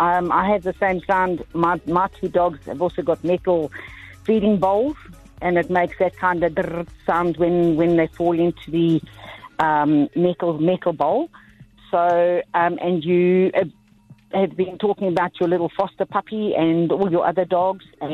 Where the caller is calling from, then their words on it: Parktown, Gauteng, South Africa; I'm working in Parktown, so I'm listening from the office.